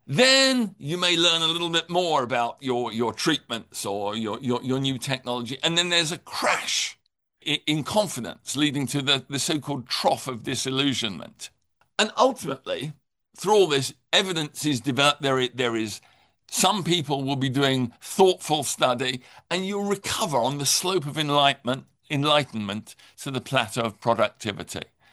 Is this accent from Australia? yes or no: no; England, United Kingdom; accent: English; moved away as an adult; now in United States; So I am obviously English. You can hear my accent. I worked in medicine in England for about 8 years before moving to the United States.